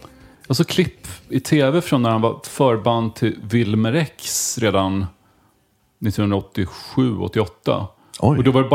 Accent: Linköping, Östergötland, Sweden; jag fortfarande känner mig ganska hemma i Linköping. Nu bor ju mina föräldrar kvar och så. Mm. Så jag är någonstans och bor där.

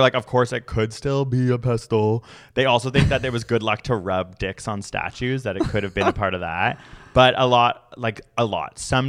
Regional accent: England, United Kingdom; accent: Northern English; I'm just saying, as a British person from Northern England where dildos were started, I say pestle.

